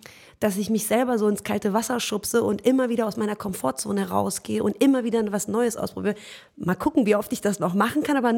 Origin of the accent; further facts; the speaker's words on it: Germany; ich bin Deutsche und Iranerin aus den Wurzeln